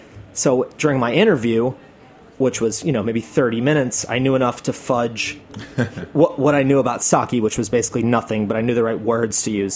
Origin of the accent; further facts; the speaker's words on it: Atlanta, Georgia, United States; okay, cool, I'm from Atlanta, how do you guys do your roll-ups up here